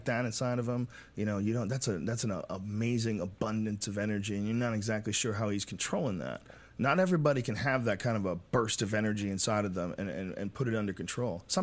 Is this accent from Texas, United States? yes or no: no; Boston, Massachusetts, United States; I grew up in Boston. I'm scared.